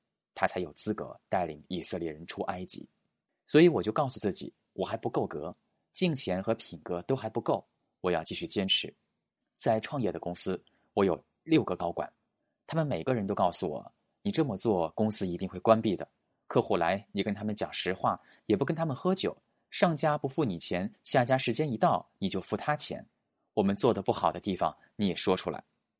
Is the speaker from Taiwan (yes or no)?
yes; Taiwan; moved away as an adult; also born or lived in Shanghai, China; 我出生在上海，不到一岁就到台湾去，除了祭拜一下祖先，家里没有什么信仰。